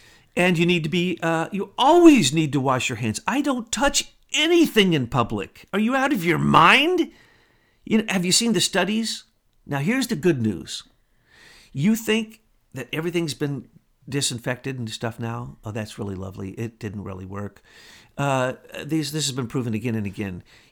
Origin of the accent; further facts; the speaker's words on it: the Ozarks, United States; Now, Betsy gets mad at me every time I say this, but I'm from the Ozarks.